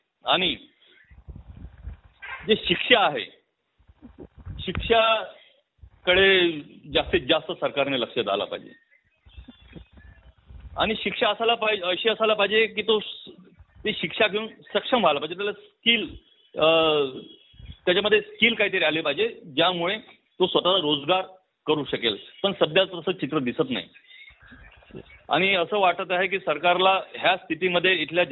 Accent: Maharashtra, India; आता मी विदर्भाचा आहे त्यामुळे सांगतो तुम्हाला

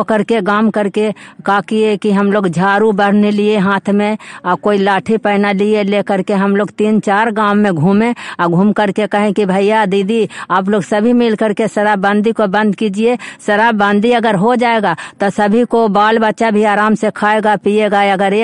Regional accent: Simnagar, Bihar, India; मैं ग्राम सिमनगर बाजार पर की निवासी हूँ।

